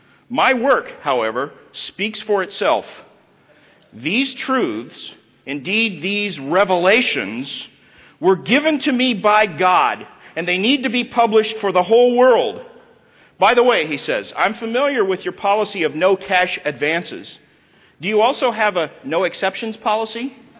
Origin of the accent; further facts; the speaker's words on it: Tulsa, Oklahoma, United States; Now, I grew up in Tulsa. That's my hometown.